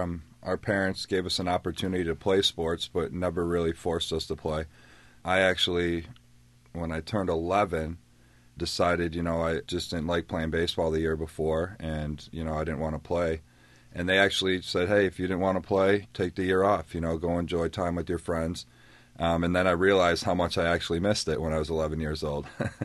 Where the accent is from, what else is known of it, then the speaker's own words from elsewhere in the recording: Buffalo, New York, United States; growing up in Buffalo, New York, we played three or four different sports throughout the year.